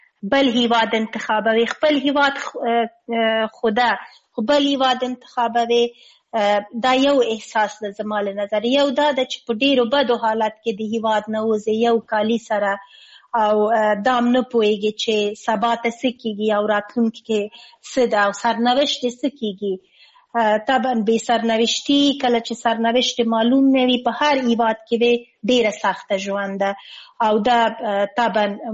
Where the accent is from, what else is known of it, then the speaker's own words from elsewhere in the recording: Afghanistan; لیکن زه دا وایم مونږ د افغانستان یو واقعیت یو او خپل هیواد نه هیڅکله تیر نه یو، او زمونږ خپل هیواد ده، زمونږ اصلي هیواد ده